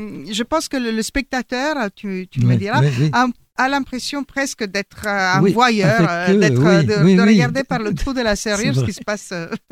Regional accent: Italy; French is a second language; now in France; Parce que je vis ici depuis plus de 30 ans, mais peu importe, je suis italienne.

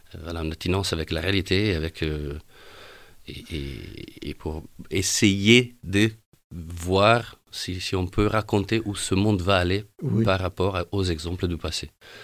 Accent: Rimini, Emilia-Romagna, Italy; French is a second language; now in Paris, France; je me considère maintenant un italo-parisien, puisque ça fait 18 ans que je suis en France, à Paris notamment. Je viens de Rimini. Dans la région de l'Emilia-Romagne.

